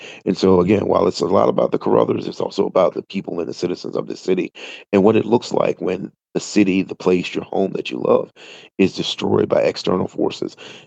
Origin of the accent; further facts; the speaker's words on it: Virginia, United States; So King of Ashes takes place in Central Virginia, which is my home state. Almost all my books take place in Virginia.